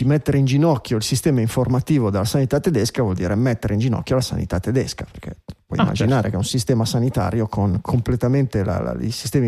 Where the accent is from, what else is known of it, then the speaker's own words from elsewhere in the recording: Liguria, Italy; dalle mie parti, Riviera